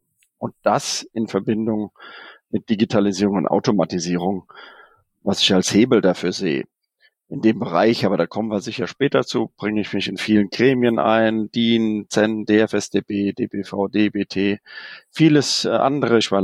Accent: Hesse, Germany; ich bin in Südhessen zur Schule gegangen

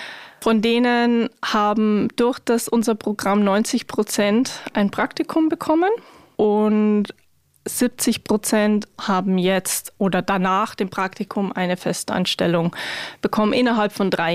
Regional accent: Germany; ein Schweizer oder auch ich als Deutsche ganz normal aufgewachsen bin, den normalen Schulweg gegangen bin, zur Fachhochschule und dann den ersten Job

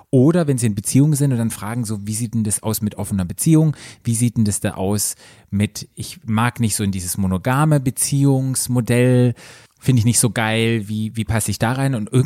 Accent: Baden-Württemberg, Germany; So ein Sonnenblumenfeld kann ich mich erinnern, ja. Bei uns im Schwarzwald.

